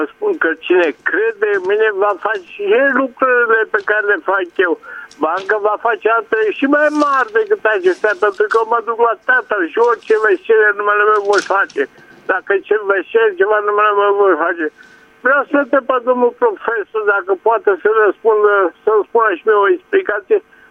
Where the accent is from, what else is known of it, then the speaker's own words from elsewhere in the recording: Cornești, Romania; din Cornești, din Movița.